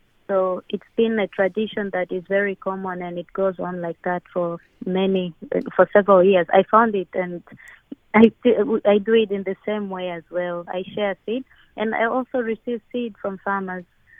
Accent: Kilimanjaro, Tanzania; I was born in Kilimanjaro, in that's about 550 kilometers from Morogoro. I was born there, and I lived there. I spent a good number of my years in Kilimanjaro

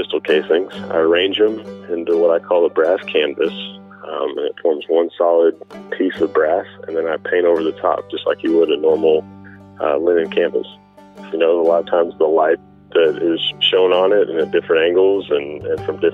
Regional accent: Early, Texas, United States; I bought brand new in my hometown of Early, Texas when I was 19 years old.

